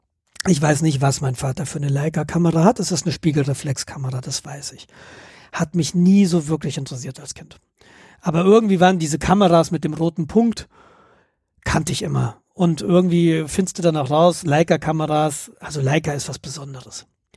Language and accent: German; Hesse, Germany; ich komme aus Hessen, mein Vater lebt noch in der Nähe von Marburg mit seiner Frau.